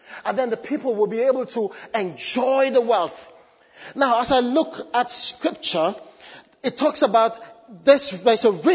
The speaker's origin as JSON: {"language": "English", "country": "Gambia", "second_language": "English", "said": "But I'm just from Gambia, and I'm just in my Gambia, you know, mentality."}